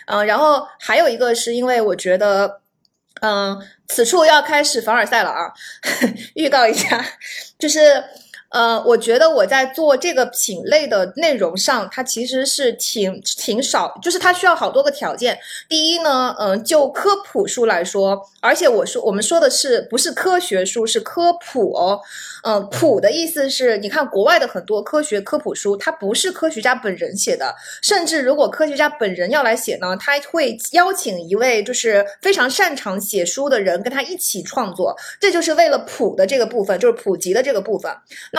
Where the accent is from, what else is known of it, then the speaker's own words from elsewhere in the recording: China; 然后我又是中国人嘛，我是在中国出生长大